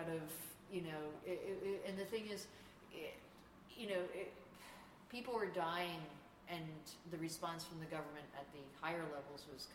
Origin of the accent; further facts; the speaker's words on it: Brooklyn, New York, United States; born there; I was born in Brooklyn in 1976, and I grew up, that's my age, I'm 40